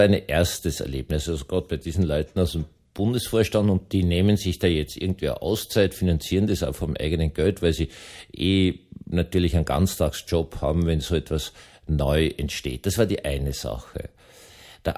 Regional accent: Vienna, Austria; Ich bin in Wien aufgewachsen, habe niemals was mit Grünzeug zu tun gehabt

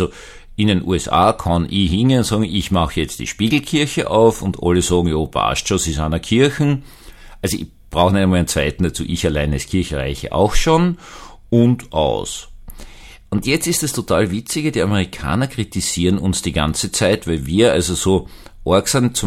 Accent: Vienna, Austria; now in Bischofshofen, Austria; ich bin eigentlich Wiener, im sozusagen Salzburger Exil, wohne in Bischofshofen. Aber meine Familie ist seit 300 Jahren in Wien und wenn man mit 300 Jahren in Wien war, dann gilt man also mindestens für eine Generation weiter einfach als Wiener.

